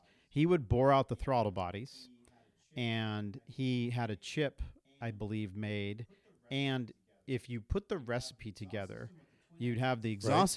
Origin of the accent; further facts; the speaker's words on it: College Station, Texas, United States; I got to BS with Colin because I'm from College Station, which is not far away from Conroe. So it was just a quick good old boy Texas thing, right?